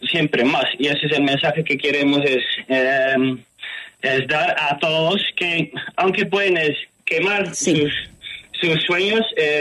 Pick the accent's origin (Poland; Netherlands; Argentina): Netherlands; Spanish is a second language; mi respuesta era que no lo podía hacer según yo como holandés